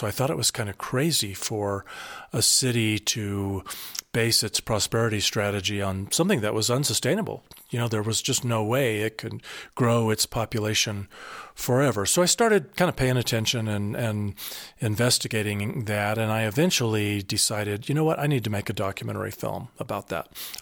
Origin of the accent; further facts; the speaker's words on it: Colorado Springs, Colorado, United States; the policies and goals of the town of Colorado Springs, where I was born and raised.